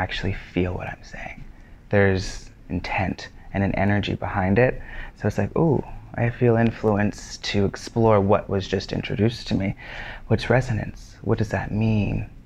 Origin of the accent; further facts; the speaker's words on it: Canada; I am the Canadian … tribute impersonator